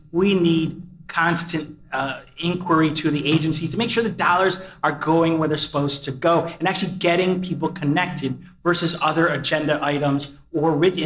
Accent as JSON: {"language": "English", "town": "Buffalo", "region": "New York", "country": "United States", "said": "I'm from Buffalo, and the Western New York part was designated as satellite."}